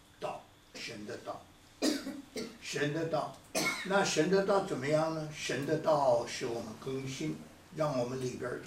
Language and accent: Chinese; China; 所以要古时候的人呢，我们中国人知道，大家知道吗？